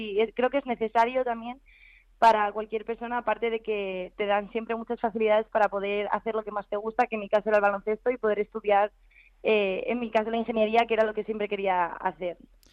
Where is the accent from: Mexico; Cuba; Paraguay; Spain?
Spain; Madrid, Community of Madrid; yo siendo madrileña